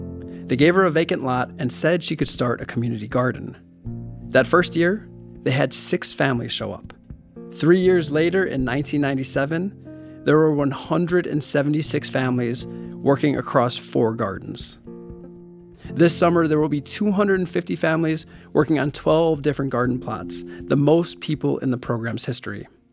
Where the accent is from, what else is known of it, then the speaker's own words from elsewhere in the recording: Milwaukee, Wisconsin, United States; Now, I'm from Milwaukee, but my food home spans from my abuelita's tamales to charnina, or Polish blood soup.